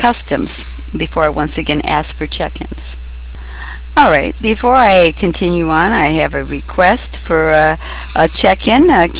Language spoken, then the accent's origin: English; Michigan, United States; But I remember where I grew up in Michigan, and I remember one year